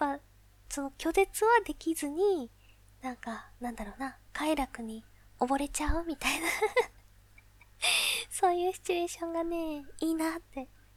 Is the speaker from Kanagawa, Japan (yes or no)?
no; Saitama, Japan; 出身地は埼玉です。